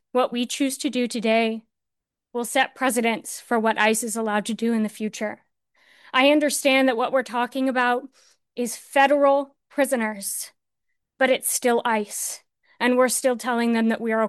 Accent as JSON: {"language": "English", "town": "Corning", "region": "New York", "country": "United States", "said": "I'm from Corning. I'm a college student."}